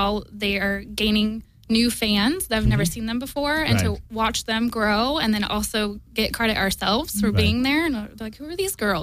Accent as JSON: {"language": "English", "town": "Yucca Valley", "region": "California", "country": "United States", "tie": "born or raised there", "lives_now": "Los Angeles, United States", "said": "Yucca Valley, California, Josh Tree area."}